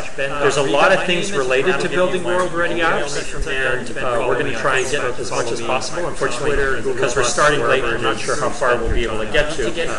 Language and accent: English; Montreal, Quebec, Canada; English is my first language, but I grew up in Canada and Montreal, so I speak French also, and my parents were Italian, so I also kind of understand Italian.